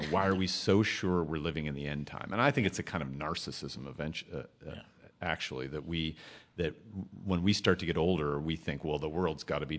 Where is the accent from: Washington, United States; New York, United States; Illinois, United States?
Washington, United States; Spokane; It's a piece called Statistical Abstract for My Hometown, Spokane, Washington